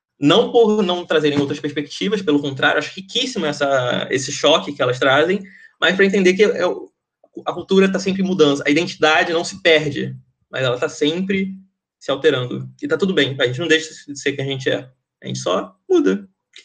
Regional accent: Mato Grosso do Sul, Brazil; born there; porque eu nasci no Mato Grosso do Sul

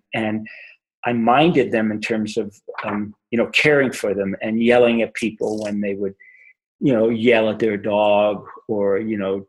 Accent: Brooklyn, New York, United States; and I grew up in Brooklyn, New York, or I guess I haven't grown up yet, but I was born in Brooklyn, New York

